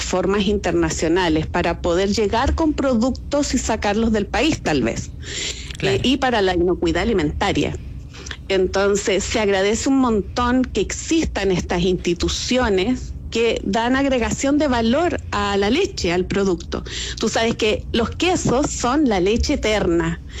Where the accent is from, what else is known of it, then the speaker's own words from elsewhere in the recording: Chile; also born or lived in Calama; A los 17 años, por buscar oportunidades, tuve que salir de mi pueblo, irme de mi ciudad, porque acá en esa época no había tampoco dónde estudiar